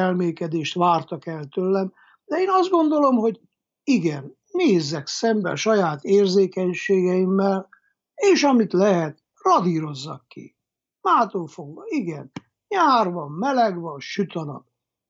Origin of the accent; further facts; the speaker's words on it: Székely Land, Romania; Emlékszem én, hogy 59-ben születtem, 64-ben volt a kollektivizálás. De ugye a Székelyföldre, mire eljutott, 65-66, mert nagy fiú voltam.